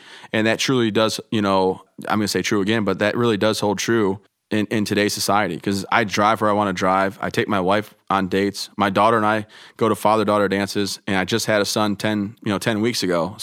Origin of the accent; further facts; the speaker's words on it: Vassar, Michigan, United States; I'm from Vassar, Michigan, a small town, but love where I'm from.